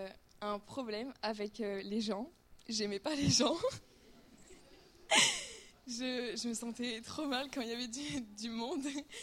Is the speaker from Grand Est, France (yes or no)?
no; Nice, Provence-Alpes-Côte d'Azur, France; Moi, je suis née dans une famille chrétienne. J'ai grandi à l'église à Nice.